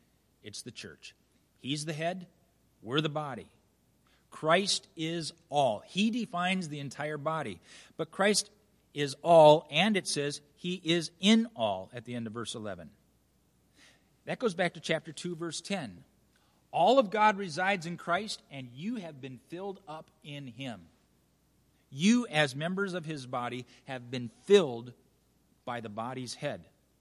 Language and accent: English; Minnesota, United States; I grew up in Minnesota. And the one people group that I did not enjoy at all was this group called Pennsylvanians.